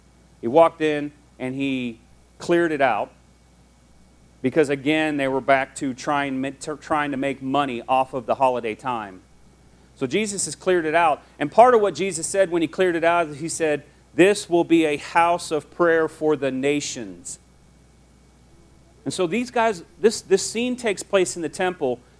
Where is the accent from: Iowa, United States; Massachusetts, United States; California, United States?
Iowa, United States; Quad Cities; I grew up in the Quad Cities in Iowa. There were four cities all smacked right dab together